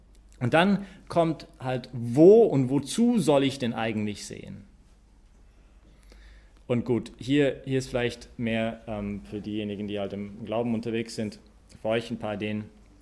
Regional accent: Canada; Aber als Kanadier, schade.

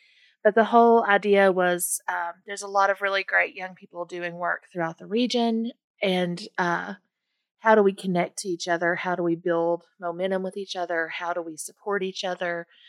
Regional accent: McRoberts, Kentucky, United States; I'm 32 and from McRoberts, Kentucky

